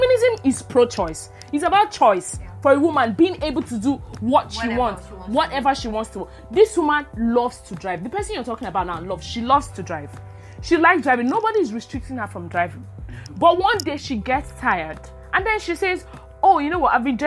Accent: Port Harcourt, Rivers, Nigeria; now in Lagos, Nigeria; I coming to Lagos, and then, okay, I grew up in Port Harcourt

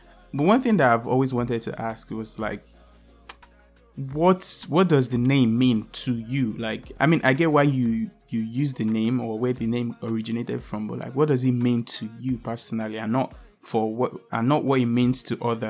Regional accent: Benin City, Edo, Nigeria; born there; Fact number three, I was born in Benin City, Edo State, Nigeria.

